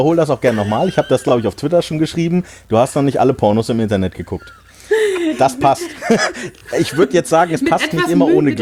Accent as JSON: {"language": "German", "town": "Hanover", "region": "Lower Saxony", "country": "Germany", "said": "neben Hannover, wo ich herkomme."}